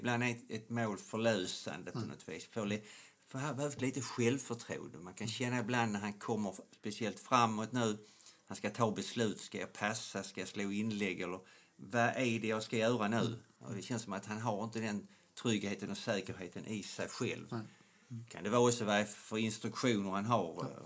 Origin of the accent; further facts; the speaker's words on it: Skåne, Sweden; accent: Scanian; Jag ska försöka att göra min skånska lite mer förståelig.